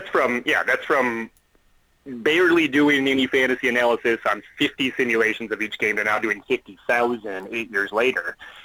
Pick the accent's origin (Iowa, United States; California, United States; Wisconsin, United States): Wisconsin, United States; because growing up in Wisconsin, where we'd rush home from church to watch the Packers games at noon every Sunday